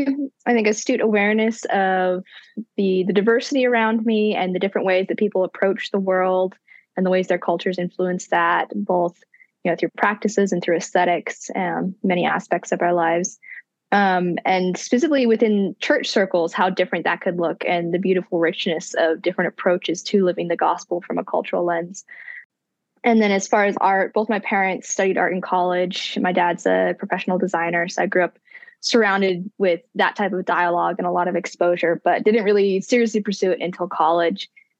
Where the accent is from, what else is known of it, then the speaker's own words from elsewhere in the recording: Hawaii, United States; but I was born and raised in Hawaii. My dad's an immigrant from the Philippines.